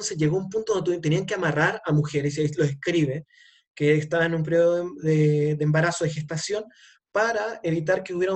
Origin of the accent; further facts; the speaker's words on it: Chile; pero soy nacionalmente chileno, pero ya si voy a un país argentino, soy extranjero.